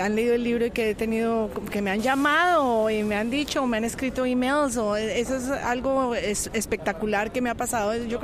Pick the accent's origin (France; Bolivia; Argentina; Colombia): Colombia; Bogotá; born there; soy colombiana, nací en Bogotá